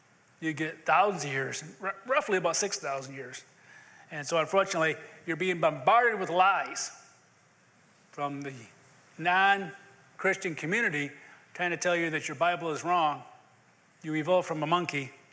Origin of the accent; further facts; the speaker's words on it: Michigan, United States; but I am from Michigan originally, so I talk a little different than a native Tennessean, but don't hold that against me